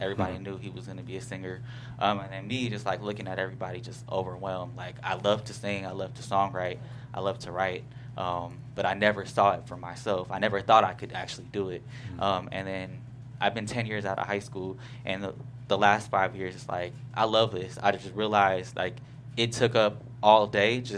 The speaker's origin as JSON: {"language": "English", "region": "California", "country": "United States", "said": "Oh, from California."}